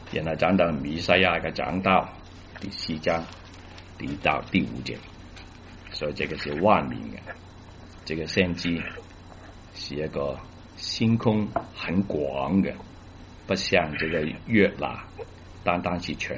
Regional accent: China; 耶路撒冷的居民要听，连我们中国人都要听

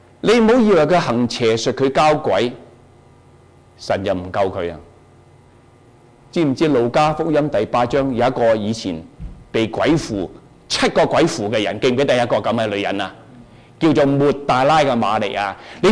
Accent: China; 我系中国人

